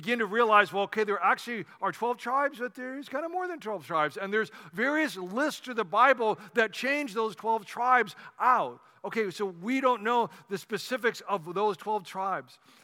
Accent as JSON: {"language": "English", "region": "California", "country": "United States", "said": "I'm from California."}